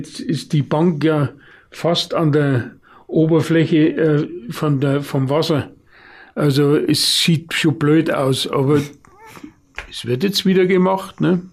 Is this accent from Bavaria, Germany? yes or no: yes; Bavaria, Germany; Denn bei uns in Fichtelgebirge oder auch in der Oberpfalz war das alles einfacher, schlichter.